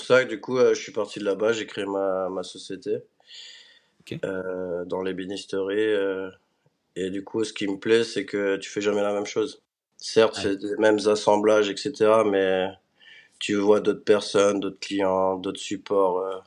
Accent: Strasbourg, Grand Est, France; born there; du coup, j'habite à Strasbourg, je suis né là-bas.

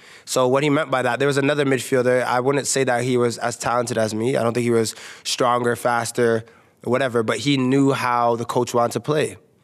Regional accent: Canada; I'm Canadian. I'm way better than him.

